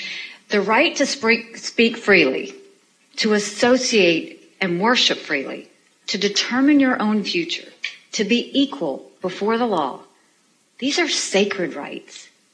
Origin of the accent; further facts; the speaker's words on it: United States; not just because I'm a mother, not just because I'm an ambassador, but because I'm an American.